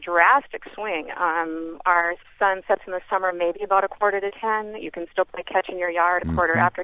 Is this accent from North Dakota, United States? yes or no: yes; North Dakota, United States; I grew up in North Dakota